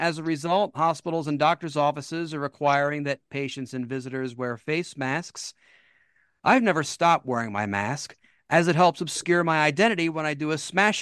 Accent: Baltimore, Maryland, United States; In my hometown of Baltimore, the new year was celebrated with thousands of pounds of fireworks and explosives to say goodbye to 2023.

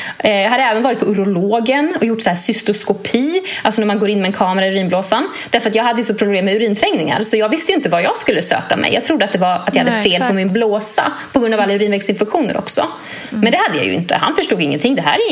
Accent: Uppsala, Uppsala County, Sweden; now in Linköping, Sweden; Och sen så åkte jag sen till min hemstad Uppsala.

